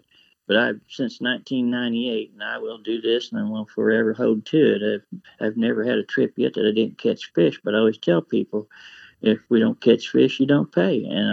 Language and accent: English; Glaze, Missouri, United States; I was born and raised closer in the Glaze area. That was my home water, I'd have to say.